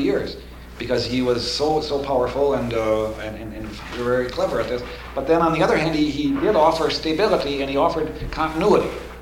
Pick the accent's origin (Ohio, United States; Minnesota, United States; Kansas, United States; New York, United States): Minnesota, United States; Kenyon; I like to tell stories about my hometown, Kenyon